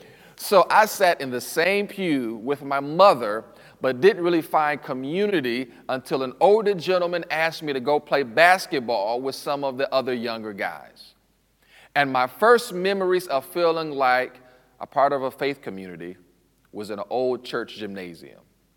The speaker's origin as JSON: {"language": "English", "town": "Detroit", "region": "Michigan", "country": "United States", "tie": "born or raised there", "said": "So I grew up in St. Paul Ami Zion Church, located in Detroit, Michigan."}